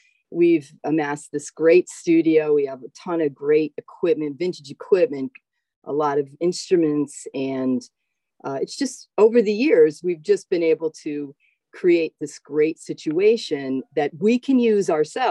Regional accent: Connecticut, United States; also born or lived in Boston; Originally, I'm from Connecticut, just south of Hartford. And I grew up there. I was in the music scene there.

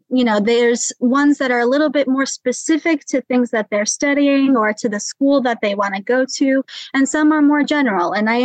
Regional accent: New Fairfield, Connecticut, United States; now in Harrisonburg, United States; But yeah, I'm from New Fairfield, Connecticut. You got it exactly right. And I moved to Harrisonburg to study at JMU.

